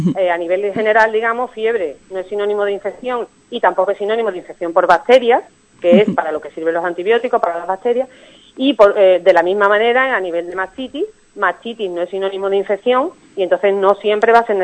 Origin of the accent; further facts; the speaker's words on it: Seville, Andalusia, Spain; Soy ya, sevillana, sí.